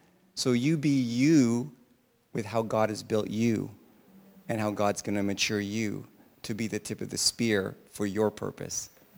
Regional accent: Philippines; I'm Filipino, and it's not Filipinos.

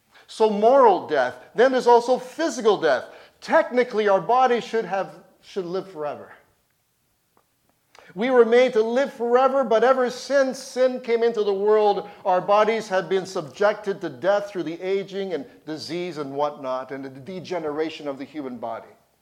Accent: Canada; born there; I was born in this country, but I don't feel too good as a Canadian right now.

